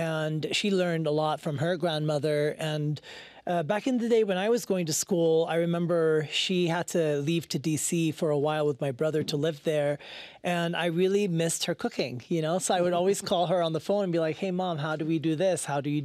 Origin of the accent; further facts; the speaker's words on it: Nigeria; also born or lived in Lebanon; now in United States; I grew up in Nigeria, West Africa. Mm-hmm. And I also used to go to Lebanon a lot.